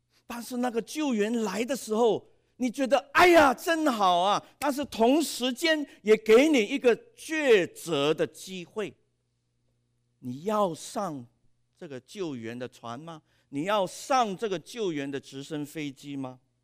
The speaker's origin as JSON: {"language": "Chinese", "country": "Hong Kong", "said": "我们香港人就很清楚了，我们常常说李嘉诚"}